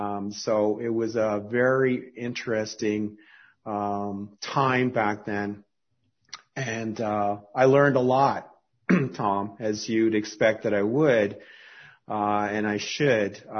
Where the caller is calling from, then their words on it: Calgary, Alberta, Canada; And by the way, I'm calling from Calgary, so it's 10 a.m. It's 10 a.m. here in Calgary.